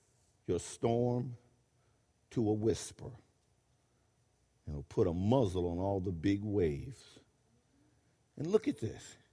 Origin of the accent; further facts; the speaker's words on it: Hartford, Connecticut, United States; I came all the way from Barber Street in the north end of Hartford